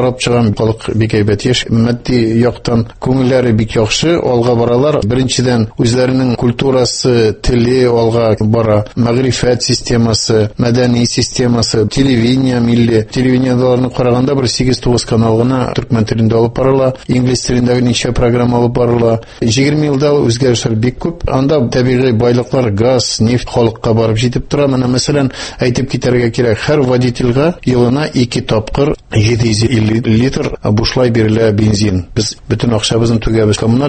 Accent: Tatarstan, Russia; Россиядан 4 кеше булдык без. Берсе Санкт-Петербургтан, 2 кеше Мәскәүдән һәм мин Татарстаннан.

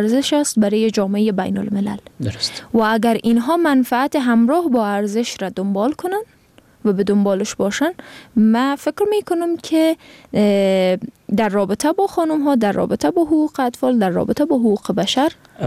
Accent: Afghanistan; من به عنوان یک فرد، به عنوان یک افغان

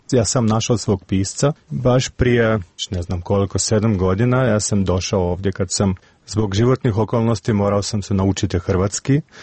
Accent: Belarus; Croatian is a second language; Ali kod nas u Bjelorusiji i šire, ne znam, u našoj regiji, baš ništa se previše ne zna o Bosni

